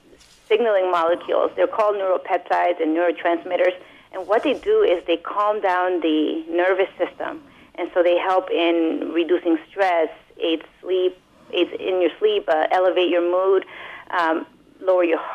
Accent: New York, United States; also born or lived in Ecuador; In Ecuador, but I moved to the U.S. when I was three, and I grew up in New York.

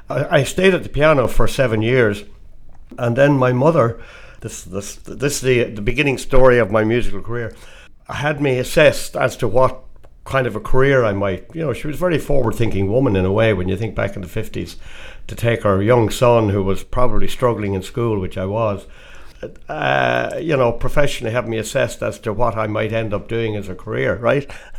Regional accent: Dublin, Leinster, Ireland; I was born in Dublin back in 1947. Grew up with five siblings.

